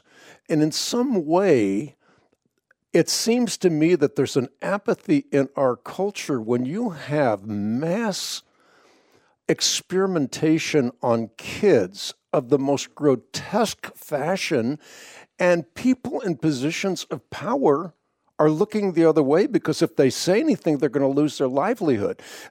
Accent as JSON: {"language": "English", "country": "Netherlands", "said": "My parents fought in the Dutch underground. I'm from Holland."}